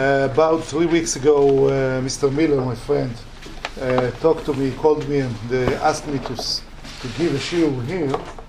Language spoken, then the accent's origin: English; Netanya, Central District, Israel; thanks God I was born here. I lived, when I grew up in Netanya, it's city, maybe you know Netanya, it's between Tel Aviv and Haifa.